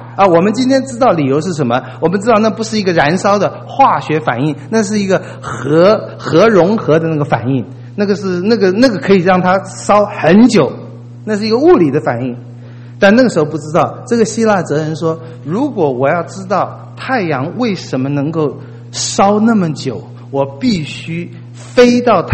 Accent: China; 跟我们中国人的好面子不一样。

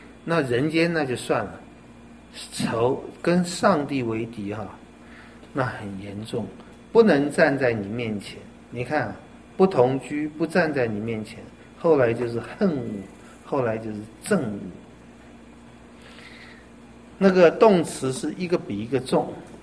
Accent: China; 我们中国人的这方面啊，那个弄诡诈，实在太会了

